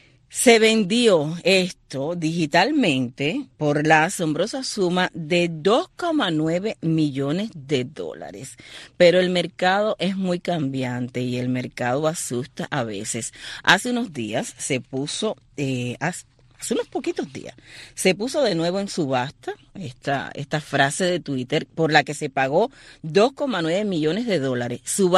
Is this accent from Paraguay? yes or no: no; Holguín, Cuba; que está en mi terruño, en Holguín